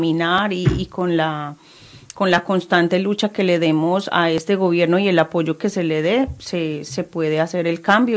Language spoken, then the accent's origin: Spanish; Colombia; nosotros también como colombianos estamos dispuestos a construir una nueva Colombia